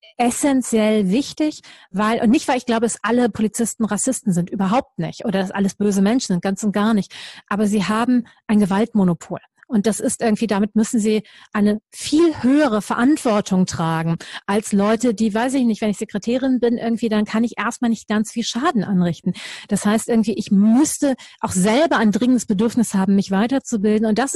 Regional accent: Düsseldorf, North Rhine-Westphalia, Germany; ich komme aus Düsseldorf

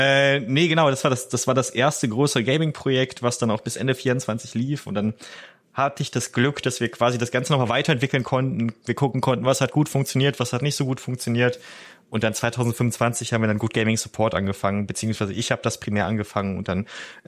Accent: North Rhine-Westphalia, Germany; ich bin am Niederrhein aufgewachsen, in so einem kleinen beschaulichen Ort in der niederländischen Grenze

